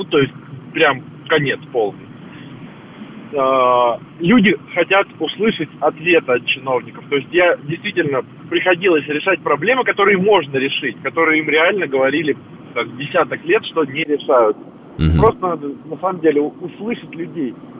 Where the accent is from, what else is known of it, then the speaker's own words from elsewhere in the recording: Moscow, Russia; Я вообще сам из Москвы